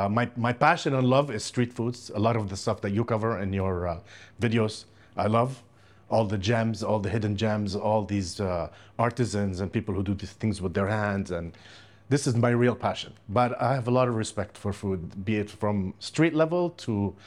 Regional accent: Jeddah, Makkah Province, Saudi Arabia; also born or lived in England / United States; I grew up in Jeddah, and then I went to boarding school in England, and then I went to university in the States.

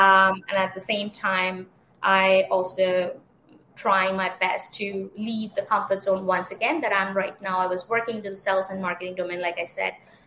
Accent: Kolkata, West Bengal, India; I grew up in Kolkata from India, and I have completed my bachelor's in dental school back there.

